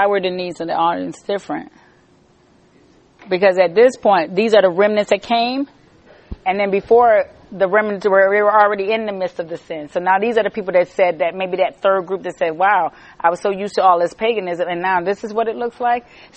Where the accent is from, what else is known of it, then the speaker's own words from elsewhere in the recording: New York, United States; I'm from New York, so I could go home